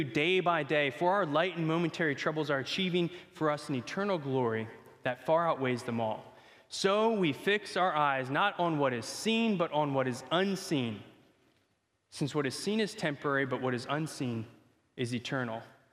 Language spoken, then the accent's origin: English; Telford, Pennsylvania, United States; also born or lived in Ukraine; I grew up in Ukraine from age 12 to 18 because they saw a great need. We had a lot of fun stuff here in Telford. We lived on the ridge.